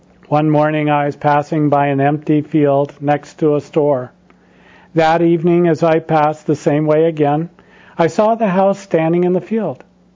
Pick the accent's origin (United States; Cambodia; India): India; born there; I am proud that I was born in India.